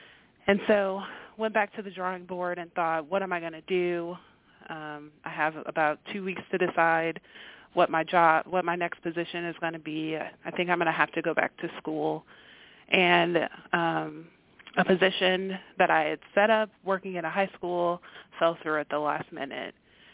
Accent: Ohio, United States; so I grew up in Ohio and went to college out in the state of Iowa

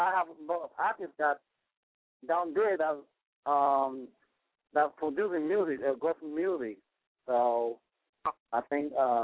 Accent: Nigeria; I'm from Nigeria.

